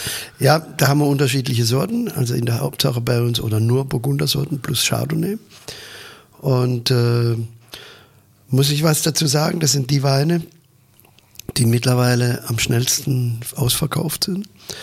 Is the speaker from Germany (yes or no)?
yes; Southern Germany, Germany; also muss ich als Süddeutscher feststellen